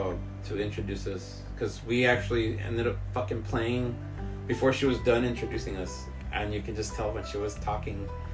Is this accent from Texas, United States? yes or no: yes; El Paso, Texas, United States; I told her we're from El Paso